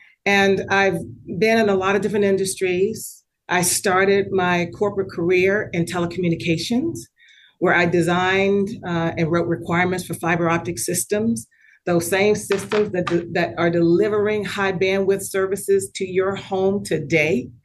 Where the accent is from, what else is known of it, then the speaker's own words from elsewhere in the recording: the South, United States; So I've experienced a lot growing up in the South.